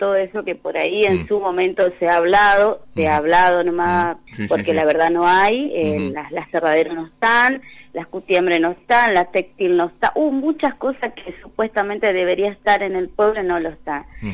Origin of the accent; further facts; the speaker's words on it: Tapebicuá, Corrientes, Argentina; que somos todos de Tapebicuá